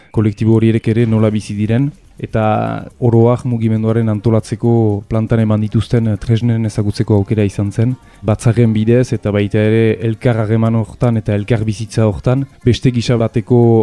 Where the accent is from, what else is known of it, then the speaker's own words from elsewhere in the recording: Saint-Jean-le-Vieux, Nouvelle-Aquitaine, France; now in Bayonne, France; jatorriz Garaztaga, Donazarre Herrikoa eta gero aspaldian Baionan bizi eta Baiona inguruan lan egiten.